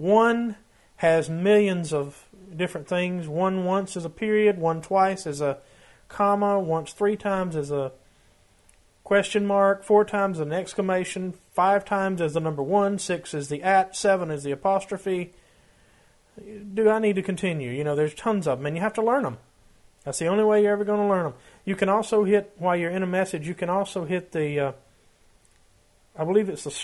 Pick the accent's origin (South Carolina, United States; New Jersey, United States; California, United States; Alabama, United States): Alabama, United States; Gadsden; I live in Gadsden, my hometown.